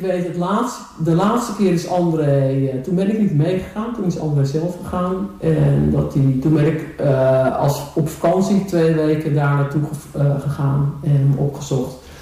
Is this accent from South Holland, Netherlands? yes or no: no; Haarlem, North Holland, Netherlands; born or raised there; now in Texel, Netherlands